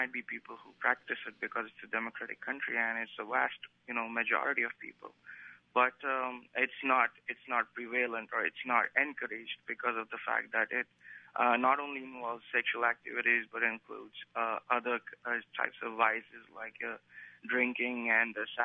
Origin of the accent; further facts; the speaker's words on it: India; I'm originally from India